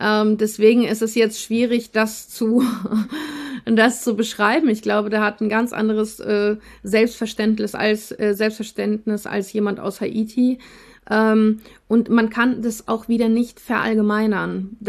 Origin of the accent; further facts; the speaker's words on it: Russia; now in Germany; Wir sind in Russland geboren, teilweise in Russland aufgewachsen